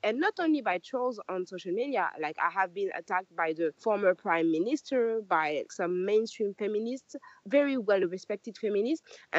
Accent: Paris, Île-de-France, France; my parents came from Senegal in the 70s, so during the colonial time. But now I was born and raised in Paris, and I feel like I have a passport that allows me to go everywhere in the world.

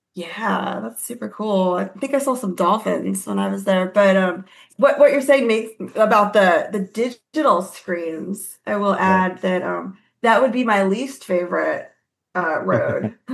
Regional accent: New Mexico, United States; I like the desert too. I'm from New Mexico, so.

